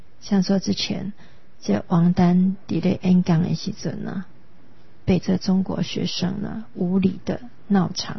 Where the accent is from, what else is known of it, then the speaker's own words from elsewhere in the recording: Taiwan; 我们台湾人呢，一直以来都是在求生存当中挣扎